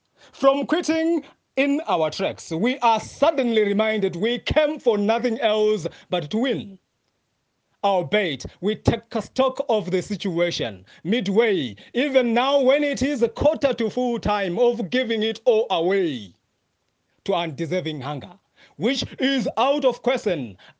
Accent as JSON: {"language": "English", "country": "Zimbabwe", "said": "I am from Zimbabwe, thank you."}